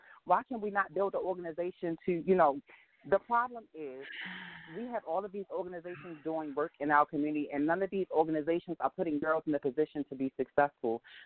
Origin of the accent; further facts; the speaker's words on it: Baltimore, Maryland, United States; now in California, United States; I live in California. I'm from Baltimore. And the rules in Baltimore are totally different than some of the other cities that I have lived in.